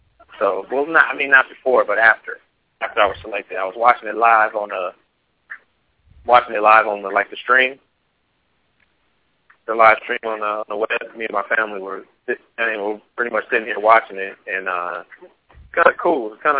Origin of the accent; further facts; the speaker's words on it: Orlando, Florida, United States; I'm from Orlando, actually, with my family.